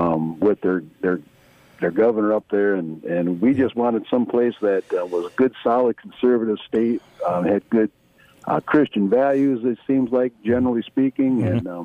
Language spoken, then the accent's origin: English; Michigan, United States; I'm from Michigan originally